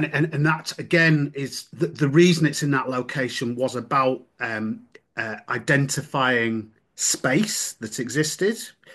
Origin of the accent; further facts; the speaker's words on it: Yorkshire and the Humber, United Kingdom; I'm a Yorkshireman and I love Yorkshire